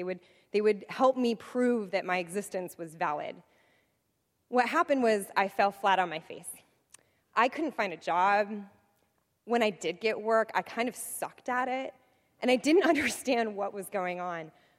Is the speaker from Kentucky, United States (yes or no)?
no; Federal Way, Washington, United States; So when I was growing up in Federal Way, Washington, I had three pretty ambitious dreams for my life.